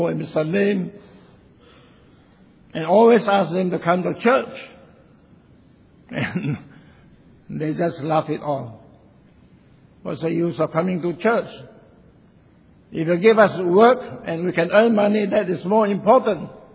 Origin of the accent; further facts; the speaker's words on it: China; I still remember when I came from China, there were all the provision stores set up by one man, Tao Ke, who lives upstairs